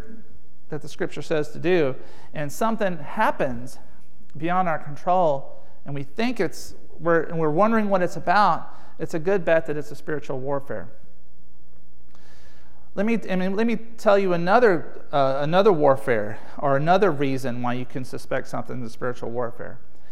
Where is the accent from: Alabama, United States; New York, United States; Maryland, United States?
Alabama, United States; Huntsville; back in my hometown, Huntsville, we had this panoply of the arts.